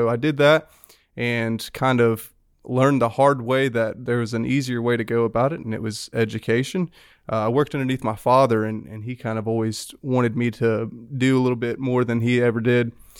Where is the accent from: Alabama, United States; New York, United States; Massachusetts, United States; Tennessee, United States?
Alabama, United States; Grand Bay; So now my parents live in Mobile, but I was raised around Grand Bay area, closer to Mississippi.